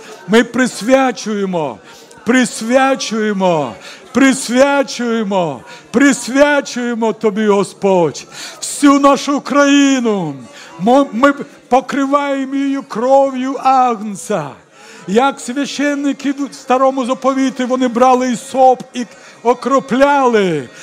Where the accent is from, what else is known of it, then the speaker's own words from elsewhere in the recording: Kyiv, Ukraine; тут я із Києва